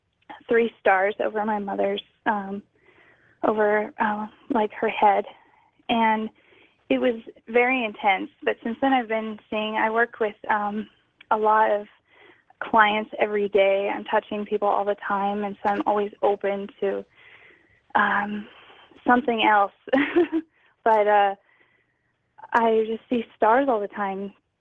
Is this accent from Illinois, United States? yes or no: no; Spokane, Washington, United States; I'm from Spokane.